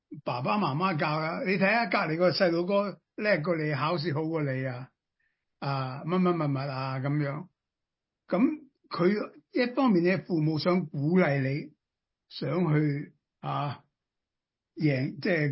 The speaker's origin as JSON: {"language": "Cantonese", "country": "China", "said": "我哋中国人"}